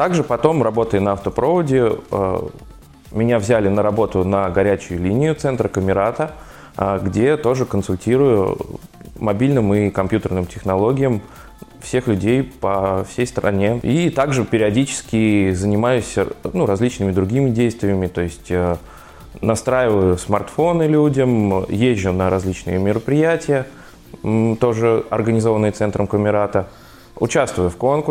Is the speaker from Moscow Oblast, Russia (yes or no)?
no; Khvatovka, Nizhny Novgorod Oblast, Russia; Родился я в Нижегородской области, Арзамасском районе, село Хватовка. То есть я парень из деревни, с детства жил в ней, помогал родителям.